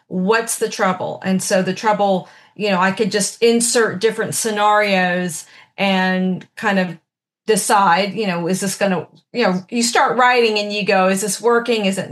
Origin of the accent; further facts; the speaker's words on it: Blanton, United States; I'm really from an unincorporated part outside of Dade City called Blanton. And Blanton was rural. It was hilly. We were outside all the time.